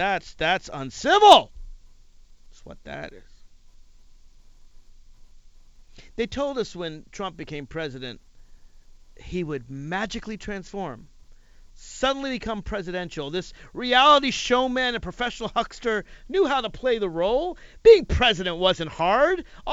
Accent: Virginia, United States; For those of you in my home state of Virginia, don't worry.

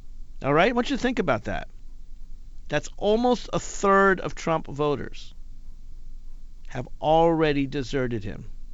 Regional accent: Nashville, Tennessee, United States; I'm a Southerner. I come from Nashville, Tennessee, so I feel it myself.

